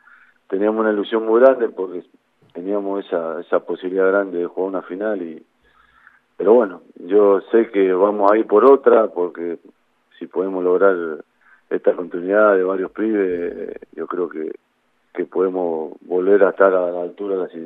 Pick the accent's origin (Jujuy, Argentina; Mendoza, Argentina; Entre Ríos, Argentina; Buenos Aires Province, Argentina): Mendoza, Argentina; soy mendocino